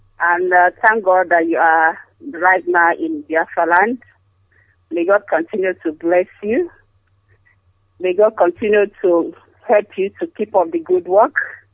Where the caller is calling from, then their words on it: London, United Kingdom; I'm calling from London.